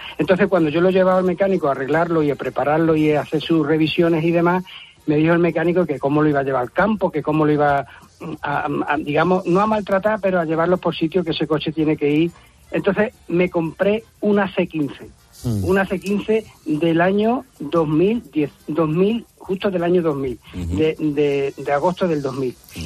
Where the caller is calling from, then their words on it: Badajoz, Extremadura, Spain; como decimos por mi tierra, al pelo. Yo le llamo desde Badajoz.